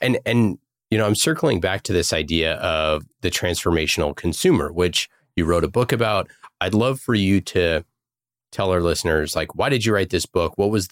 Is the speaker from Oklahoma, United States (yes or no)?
no; Oakland, California, United States; Yeah, I was born and raised in Oakland.